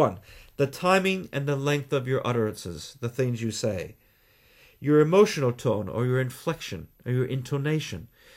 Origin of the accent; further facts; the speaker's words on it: Canada; accent: mid-Atlantic; If you look at my accent, for instance, you would say, well, it's somewhere between mid-Atlantic, somewhere between English and Canadian. I am indeed Canadian, by the way.